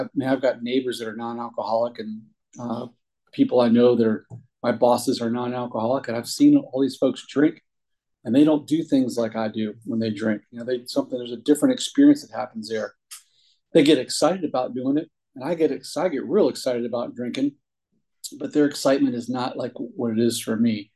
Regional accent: Williamsburg, Virginia, United States; also born or lived in Connecticut; And I drove from Richmond, but I'm from Williamsburg. I grew up there, spent part of my time growing up in Williamsburg. I also grew up part of my time in Connecticut.

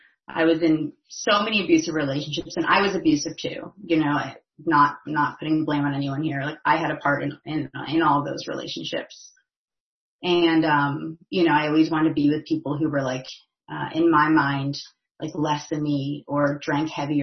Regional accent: New Jersey, United States; Cause I grew up in North Jersey. So I moved down to Charleston, to go to school.

